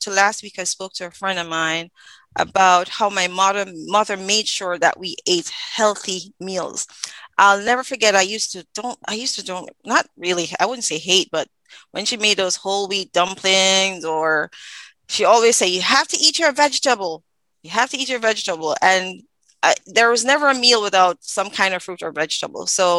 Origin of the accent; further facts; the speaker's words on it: Kingston, Jamaica; I grew up in East. I'm from East Kingston.